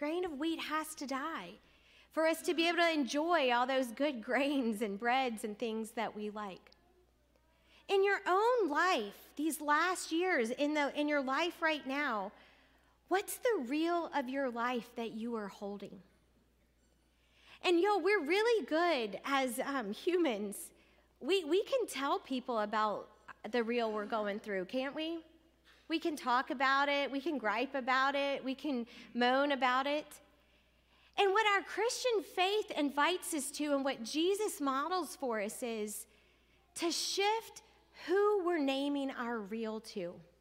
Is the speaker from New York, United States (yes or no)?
no; Louisiana, United States; But this is a Louisiana oak, a southern oak, that they're everywhere in my home state.